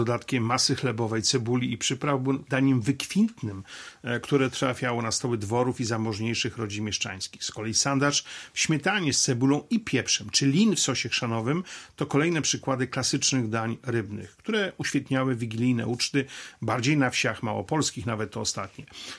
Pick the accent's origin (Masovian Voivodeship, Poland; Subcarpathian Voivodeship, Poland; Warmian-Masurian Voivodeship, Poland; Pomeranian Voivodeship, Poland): Warmian-Masurian Voivodeship, Poland; Elbląg; Pochodzę z Elbląga, więc u mnie właśnie ryby morskie były tym elementem podstawowym